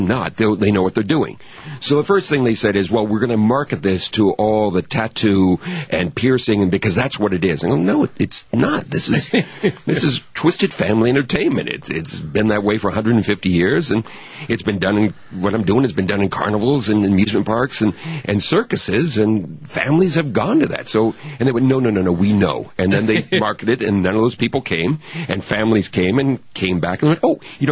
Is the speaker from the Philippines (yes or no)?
no; California, United States; growing up in Southern California in a suburban community that was not the most exciting place to be as a kid.